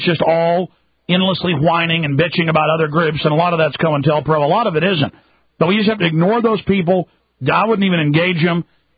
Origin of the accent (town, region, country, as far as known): Southern US, United States